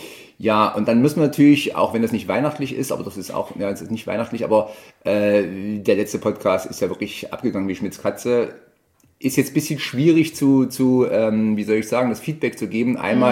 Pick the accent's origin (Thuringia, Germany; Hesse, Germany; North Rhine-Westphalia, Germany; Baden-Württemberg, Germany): Thuringia, Germany; wie dumm sind wir Thüringer eigentlich?